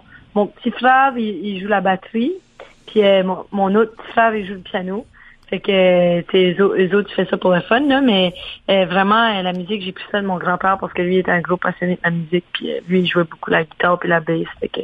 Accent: Dieppe, New Brunswick, Canada; now in Montreal, Canada; Je suis déménagée à Montréal. Fait que c'est quand même assez récent, mais j'ai habité quand même à Dieppe toute ma vie.

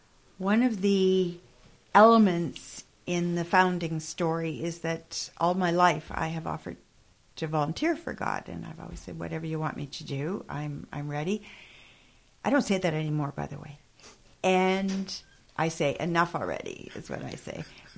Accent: Ottawa, Ontario, Canada; And I thought, well, I'm Canadian. I'm from Ottawa. How cold can it be?

